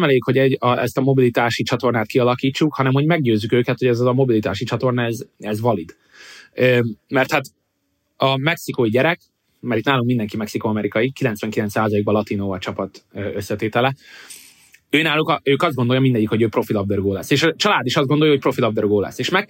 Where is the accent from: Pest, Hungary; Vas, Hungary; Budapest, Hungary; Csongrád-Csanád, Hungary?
Csongrád-Csanád, Hungary; Szeged; Én mindig szoktam mondani, mivel szegedi vagyok, hogy engem követ a bevándorlási probléma.